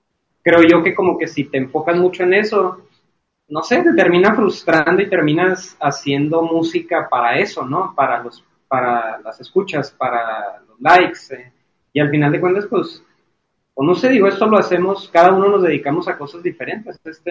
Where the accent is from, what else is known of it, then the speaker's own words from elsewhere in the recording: Mexico City, Mexico; de que seamos de acá, ¿no? O sea, pues sí, ahora sí que nos ven como paisas, pues.